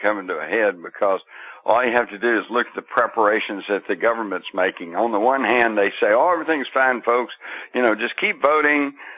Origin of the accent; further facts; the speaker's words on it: Texas, United States; And I grew up here in Texas, you know, everybody had a gun.